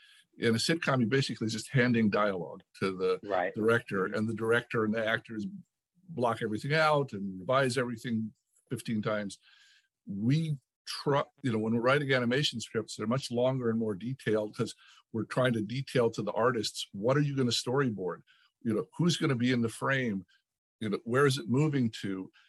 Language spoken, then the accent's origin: English; Tennessee, United States; It's like, I grew up in East Tennessee.